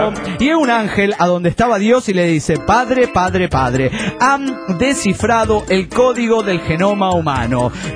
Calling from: Grantsville, Georgia, United States; de Grantsville, Georgia, Estados Unidos de Norteamérica.

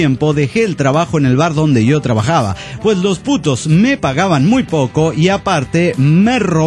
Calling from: León, Guanajuato, Mexico; La semana pasada estuvo el rally en la ciudad.

